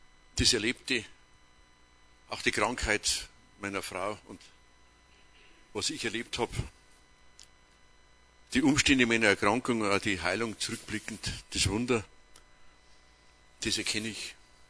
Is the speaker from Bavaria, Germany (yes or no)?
yes; Bad Aibling, Bavaria, Germany; von der Stadt Bad Aibling, das ist meine Heimatstadt